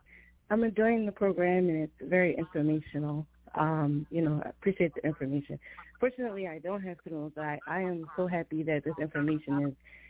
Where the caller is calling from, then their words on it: New Jersey, United States; and I'm calling in from Jersey.